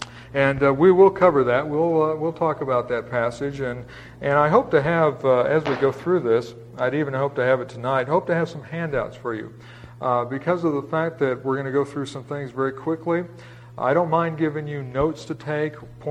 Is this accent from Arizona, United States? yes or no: yes; Phoenix, Arizona, United States; I was born and raised here in Phoenix.